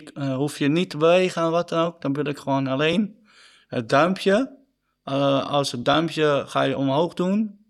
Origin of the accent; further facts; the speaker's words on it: Limmen, North Holland, Netherlands; born there; now in Heiloo, Netherlands; Ik ben geboren in Limmen, woon nu in Heilo.